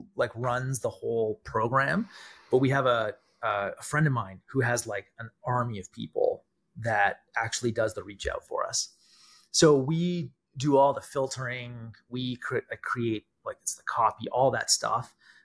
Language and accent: English; Canada; I'm Canadian.